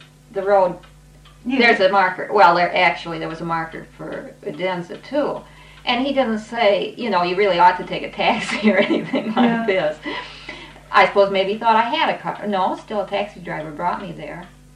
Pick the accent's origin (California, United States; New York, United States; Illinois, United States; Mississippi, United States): Illinois, United States; Chicago; If they found out I was from Chicago.